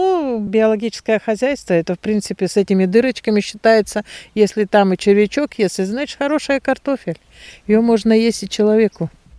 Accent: Siberia, Russia; Я человек из Сибири, и поэтому мои родители, которые были высланы и жили в Сибири долгое время

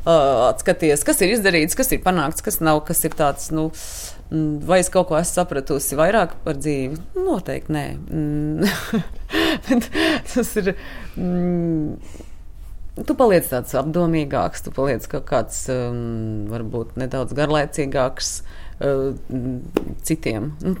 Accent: Valmiera, Vidzeme, Latvia; Kā mēs, kas esam ļoti maz no Valmieras šeit strādājošie, tomēr šeit vēl esam un kaut ko darām.

